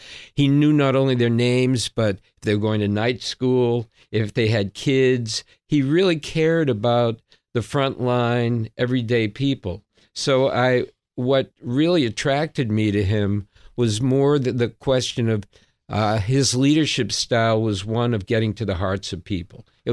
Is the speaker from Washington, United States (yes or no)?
no; Boston, Massachusetts, United States; I'm a Bostonian